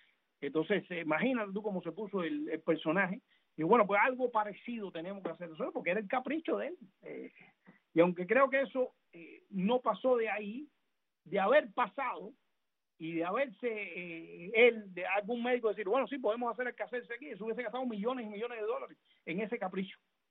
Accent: Cuba

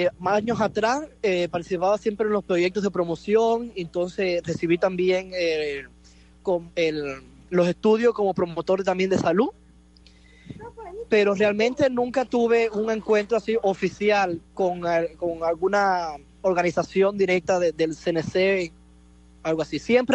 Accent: Banes, Holguín, Cuba; porque yo soy natal de Vanes, Holguín.

